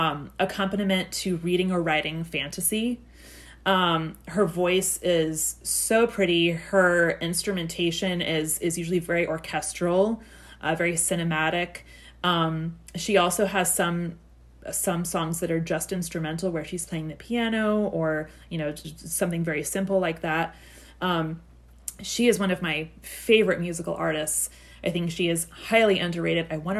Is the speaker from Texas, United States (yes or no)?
yes; Texas, United States; I grew up in Texas. I love the Rangers, and I'll always love the Rangers. But I moved up north, and last year I discovered the Phillies